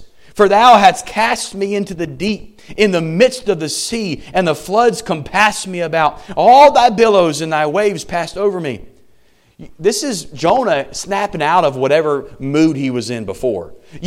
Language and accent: English; United States; It angers me as a Christian. It angers me as an American.